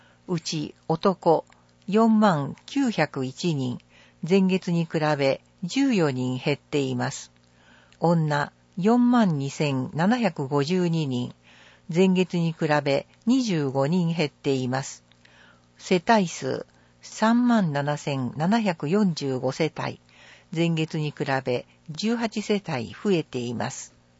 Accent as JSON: {"language": "Japanese", "region": "Aichi", "country": "Japan", "tie": "born or raised there", "said": "私の生まれ育った三河地方では伊賀まんじゅうというお菓子を作ります。"}